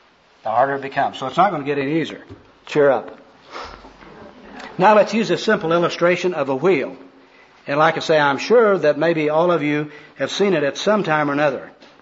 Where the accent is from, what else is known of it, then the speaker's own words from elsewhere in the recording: Oklahoma, United States; I remember I come from Oklahoma, and there's a dairy there that says you never outgrow your need for milk.